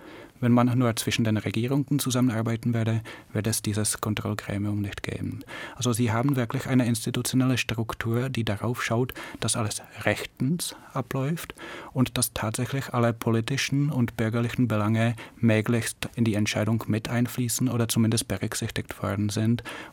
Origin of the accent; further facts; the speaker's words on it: Czechia; ich bin aus Tscheche jeden Tag nach Bayern zur Schule gefahren, in Tschechien habe ich geschlafen